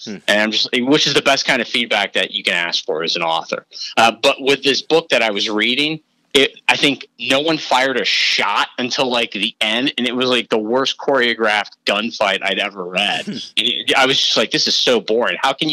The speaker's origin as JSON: {"language": "English", "town": "Cincinnati", "region": "Ohio", "country": "United States", "tie": "born or raised there", "said": "I grew up in Cincinnati, and my family moved there in 1978 when I was 6 and a half."}